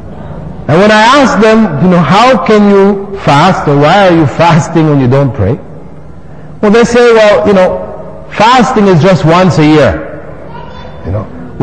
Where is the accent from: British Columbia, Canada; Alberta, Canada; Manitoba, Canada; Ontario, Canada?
Ontario, Canada; Toronto; first came into Islam back in the 70s and in Toronto. I grew up in Toronto